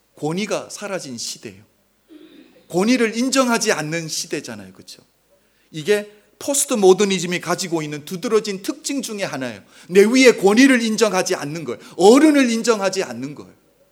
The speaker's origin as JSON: {"language": "Korean", "country": "South Korea", "tie": "born or raised there", "moved": "as an adult", "said": "저도 한국에서 태어나서 23살까지 한국에 있었잖아요."}